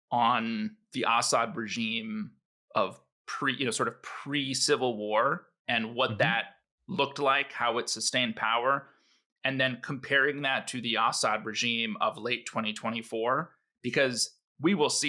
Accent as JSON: {"language": "English", "country": "United States", "said": "as an American working at the embassy in Damascus"}